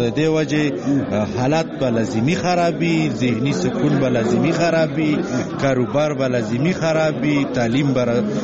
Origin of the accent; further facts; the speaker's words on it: Bara, Khyber Pakhtunkhwa, Pakistan; موږ خو بیسیکلی د باړې یو